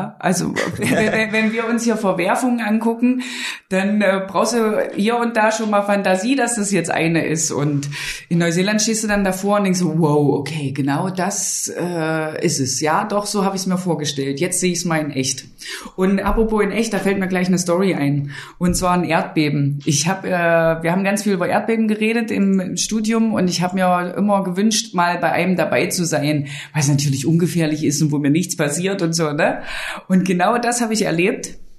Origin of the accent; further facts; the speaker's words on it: Saxony-Anhalt, Germany; moved away as an adult; now in New Zealand; Also erstmal bin ich im Wald aufgewachsen, in der Nähe von Dessau, in einem Ferienheim.